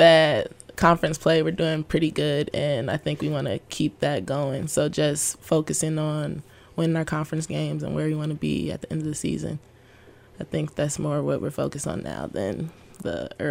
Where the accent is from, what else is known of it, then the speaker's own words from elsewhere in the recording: Chicago, Illinois, United States; Last weekend, too. I'm from Chicago, so.